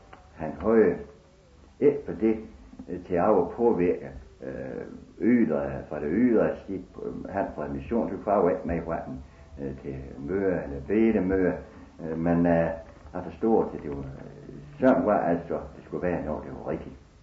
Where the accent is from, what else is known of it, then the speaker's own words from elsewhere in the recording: West Jutland, Denmark; Vi er en vestjyder